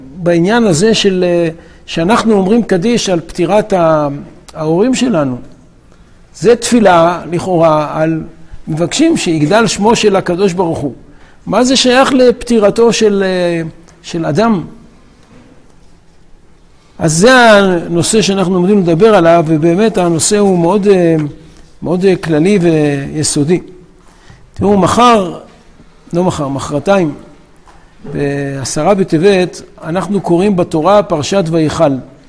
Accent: Tel Aviv, Tel Aviv District, Israel; אני זוכר בתור ילד בתל אביב

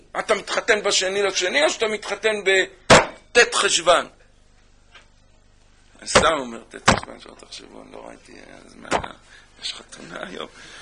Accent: Kfar Pines, Haifa District, Israel; born there; זאת כפר פינס גם. לא אקפח את כפר פינס. שם נולדתי.

